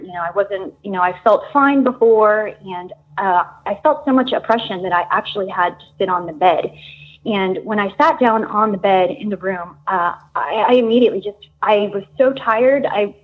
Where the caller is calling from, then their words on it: Austin, Texas, United States; I'm calling from Austin, Texas.